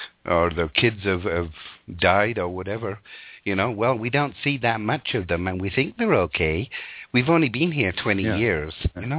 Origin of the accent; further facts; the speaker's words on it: England, United Kingdom; the street that I lived on in England, growing up in Northern England